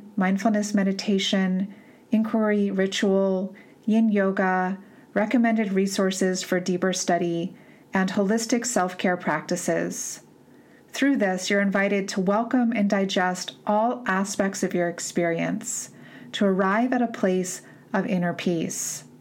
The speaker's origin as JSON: {"language": "English", "region": "East Coast", "country": "United States", "said": "I'm from the East Coast originally, so I just have a sense of that East Coast beginning of spring feeling."}